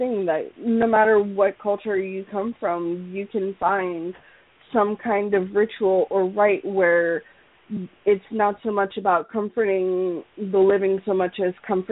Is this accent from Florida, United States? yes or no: no; Brooklyn, New York, United States; So I grew up in Sunset Park, Brooklyn. It's highly Hispanic, so the celebrations, it was always very family-oriented and things like that.